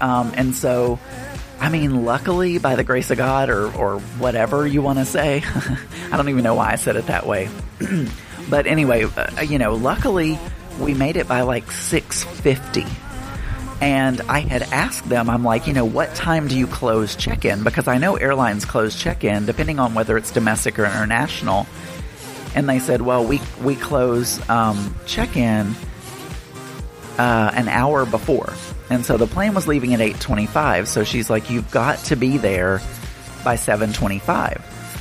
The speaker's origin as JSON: {"language": "English", "region": "the South", "country": "United States", "accent": "Southern American drawl", "said": "they understand as soon as they hear my Southern American drawl that, you know, he's going to be emotional and tell his whole life story."}